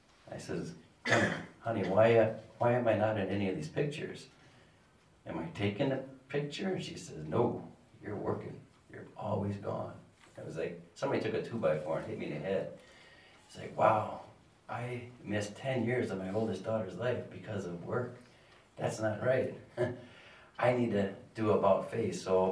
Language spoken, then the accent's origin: English; Dallas, Texas, United States; We lived in West Dallas. I grew up in West Dallas, both my wife and I.